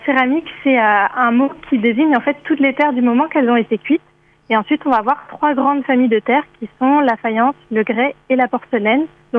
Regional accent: Lannion, Brittany, France; Et donc moi je suis originaire de Lannion et c'était tout naturel pour moi de revenir vers Lannion et d'ouvrir mon atelier à Lannion.

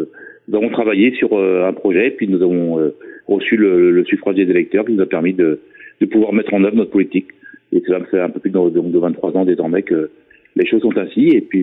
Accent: Carhaix, Brittany, France; Moi, je suis issu de Carhaix parce que je suis né à Carhaix. Mes parents vivaient à quelques kilomètres de Carhaix. J'étais scolarisé à Carhaix, j'ai toujours vécu à Carhaix.

